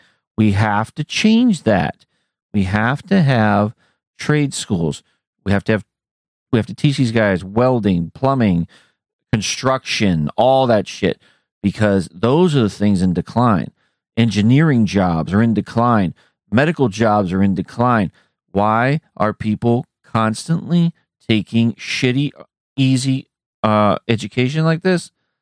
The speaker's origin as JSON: {"language": "English", "region": "California", "country": "United States", "tie": "born or raised there", "said": "Now, this is this happened in my home state."}